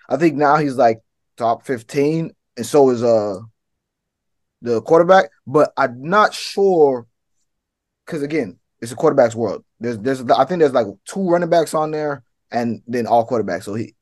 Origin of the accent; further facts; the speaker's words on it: Florida, United States; I grew up in South Florida, played high school football for a little bit.